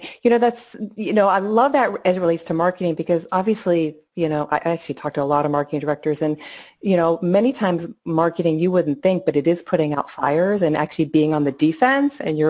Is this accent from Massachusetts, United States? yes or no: yes; Reading, Massachusetts, United States; I actually grew up outside of Boston.